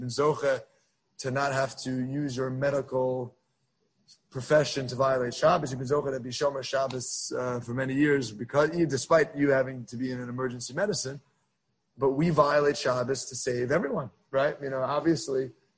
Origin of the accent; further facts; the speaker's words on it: Queens, New York, United States; now in Fair Lawn, United States; I grew up in Queens. I went to high school in the Five Towns, and I moved all the way to Fairlawn.